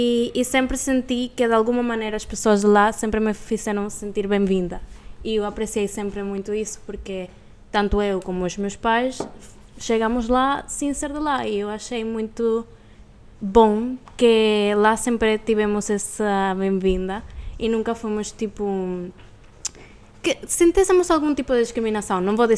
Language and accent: Portuguese; Madeira, Portugal; also born or lived in Venezuela; eu nasci aqui na Madeira, mas eu sempre estive a viajar. Aos 9 meses os meus pais e eu fomos para a Venezuela. E depois cresci entre a Madeira e a Venezuela.